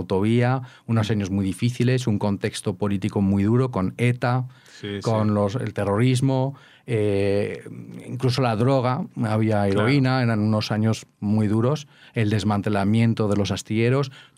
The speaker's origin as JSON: {"language": "Spanish", "region": "Brussels", "country": "Belgium", "tie": "born or raised there", "also_born_or_lived": "Bilbao, Spain", "said": "Bruselas. Yo estaba en Bruselas, he crecido en Bruselas."}